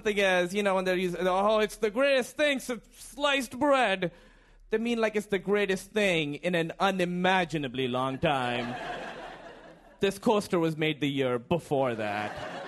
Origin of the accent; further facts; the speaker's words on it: Pakistan; And I'm from Pakistan.